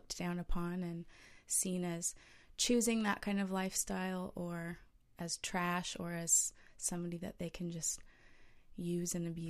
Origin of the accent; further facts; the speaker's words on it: Seattle, Washington, United States; also born or lived in Los Angeles; now in Australia; I grew up in Seattle and spent a number of years in Los Angeles there.